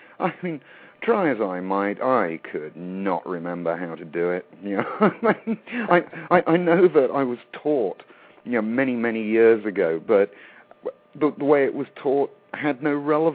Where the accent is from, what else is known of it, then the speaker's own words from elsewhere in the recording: England, United Kingdom; Yeah, I grew up in England. You can probably tell by my accent. And I went through the English grammar school system.